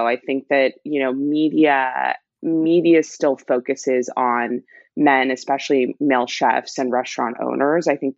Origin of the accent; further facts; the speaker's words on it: Los Angeles, California, United States; My dad worked in Japan most of my childhood, and I'm born and raised in Los Angeles.